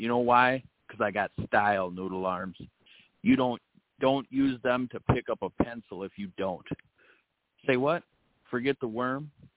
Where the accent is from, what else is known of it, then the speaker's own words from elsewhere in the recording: St. Paul, Minnesota, United States; I'm from St. Paul, Minnesota.